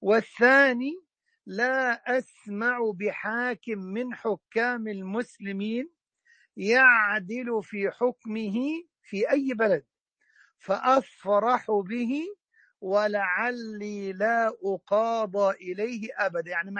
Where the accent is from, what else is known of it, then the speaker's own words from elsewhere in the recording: Egypt; طبعا الغيث عندنا في مصر الناس يربحوش غضبك علينا والكلام ده، المطر ده نعمة عظيمة عظيمة.